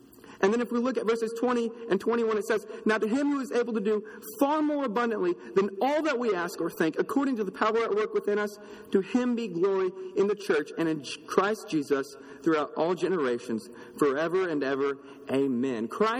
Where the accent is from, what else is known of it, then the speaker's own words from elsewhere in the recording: Neosho, Missouri, United States; Back in my hometown, Neosho, Missouri, there was a man who moved to that town several years ago.